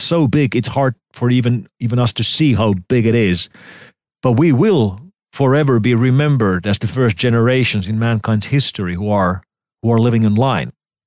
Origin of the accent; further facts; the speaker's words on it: Finland; here in my home country, which is tiny, we have 5 million people living in Finland.